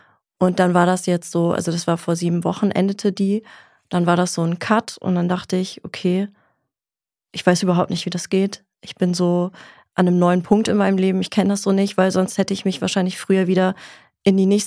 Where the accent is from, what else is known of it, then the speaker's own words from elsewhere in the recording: Switzerland; now in Germany; Also ich bin eigentlich Schweizerin. Wir sind nach Deutschland gezogen, weil meine Mutter sich hier neu verliebt hat.